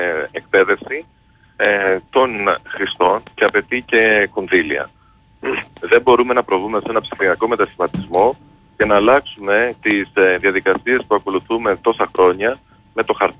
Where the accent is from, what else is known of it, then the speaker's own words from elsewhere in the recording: Heraklion, Crete, Greece; Οπότε θα είναι μια πάρα πολύ ευχάριστη εμπειρία για μένα να επιστρέψω στον τόπο μου μέσω αυτού του συνεδρίου.